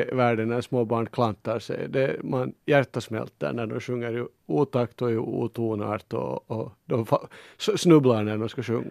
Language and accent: Swedish; Pojo, Uusimaa, Finland; jag tror jag fick 500 mark för jag var från Pojo.